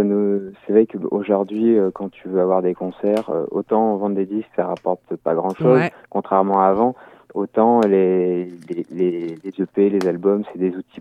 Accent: France; vu qu'on est français, on le prononce Ikadub

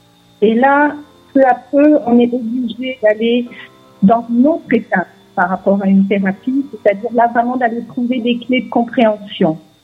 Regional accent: France; born there; moved away as an adult; je suis née en France d'un papa qui était originaire du Maroc, qui avait vécu le déracinement, qui a une origine juive

